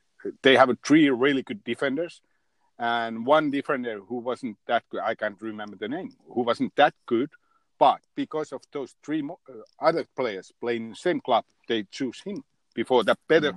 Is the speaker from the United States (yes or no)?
no; Finland; I'm also from Finland